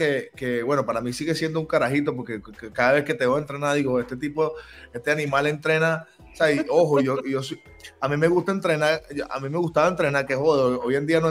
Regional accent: Venezuela; Yo pienso que como venezolano para mí es un honor en este momento.

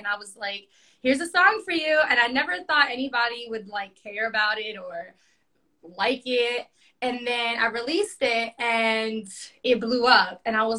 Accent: The Bronx, New York, United States; And shout out to New York, I'm from the Bronx. Hey, Bronx girl, what?

